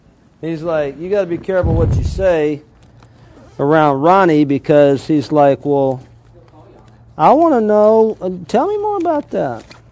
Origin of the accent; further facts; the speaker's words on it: Alabama, United States; You know I'm from Alabama, right?